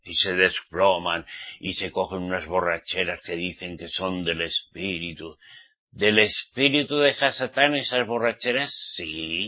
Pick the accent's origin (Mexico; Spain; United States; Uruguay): Spain; como español